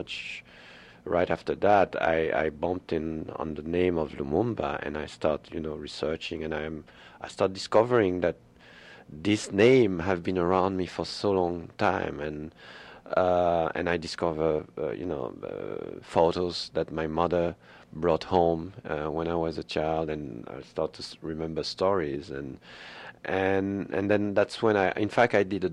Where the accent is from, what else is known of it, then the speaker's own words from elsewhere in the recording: DR Congo; I grew up in Congo. My parents went to work in Congo in 1961-62, and we of course followed them